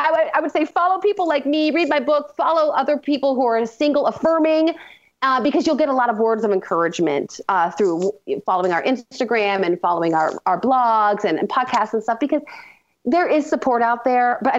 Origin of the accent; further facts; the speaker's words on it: Ohio, United States; And now I'm bringing it back to my home state. I was born and raised in Ohio